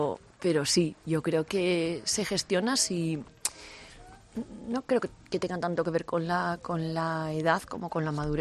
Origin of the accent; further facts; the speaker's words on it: Navarre, Spain; Vivo en Navarra, pero en otro pueblo. Vivo en un pueblo de la Ribera de Navarra y sí, sigo viviendo en mi